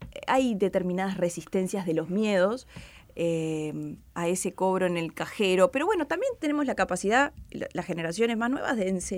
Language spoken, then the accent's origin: Spanish; Uruguay; Con mucha preocupación como uruguaya, como ciudadana, como legisladora